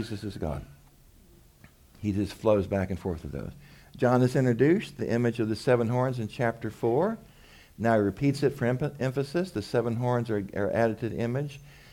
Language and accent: English; Texas, United States; Again, I grew up in West Texas.